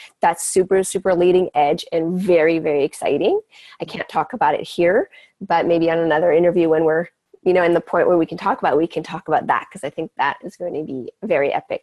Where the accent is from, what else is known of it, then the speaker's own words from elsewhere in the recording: Canada; I grew up on Native reservations in Canada and got exposed to a lot of different ways of relating to reality.